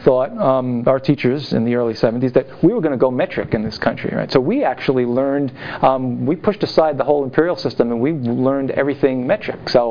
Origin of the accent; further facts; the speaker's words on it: New York, United States; thousands and thousands of kids growing up on Long Island who were being, taught somehow, some way.